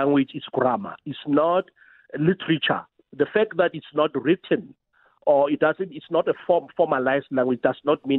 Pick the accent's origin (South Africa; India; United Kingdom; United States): South Africa; Rustenburg, North West; I can code switch. I'm from Rustenburg, so I didn't grow up around, I wasn't raised in this area, right? So if I did simple code switching between Setswana and Sepedi, I'm not speaking Sepedi.